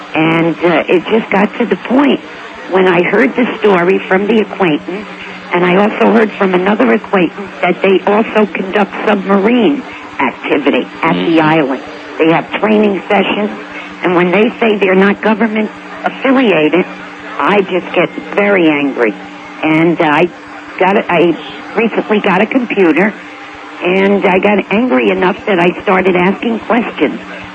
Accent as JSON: {"language": "English", "town": "Bronx", "region": "New York", "country": "United States", "tie": "born or raised there", "also_born_or_lived": "Yonkers", "said": "I was born and raised in the Bronx and in Yonkers."}